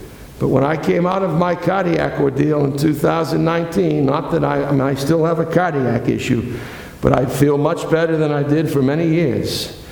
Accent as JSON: {"language": "English", "town": "Boston", "region": "Massachusetts", "country": "United States", "said": "But I come from Boston. And we had a basketball team up there that used to win championships like there was no tomorrow."}